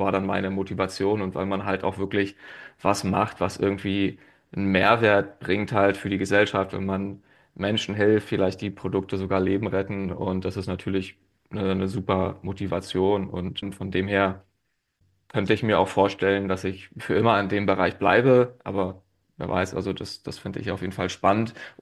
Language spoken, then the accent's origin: German; Eberswalde, Brandenburg, Germany; ich komme ursprünglich aus Eberswalde bei Berlin, habe dort ein duales Studium gemacht